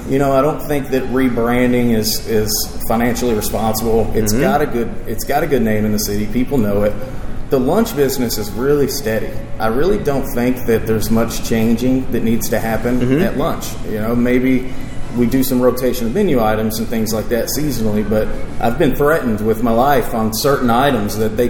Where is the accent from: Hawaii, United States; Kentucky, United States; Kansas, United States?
Kentucky, United States; Elizabethtown; I'm originally from Elizabethtown, Kentucky, so this is kind of home base for me.